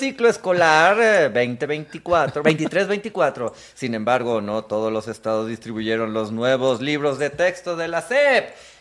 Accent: Guadalajara, Jalisco, Mexico; Yo soy de Jalisco, de Guadalajara, Jalisco.

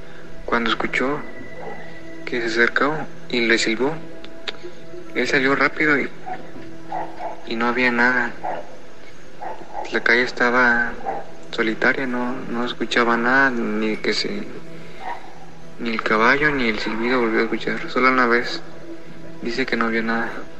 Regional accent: Papantla, Veracruz, Mexico; de Papantla, Veracruz.

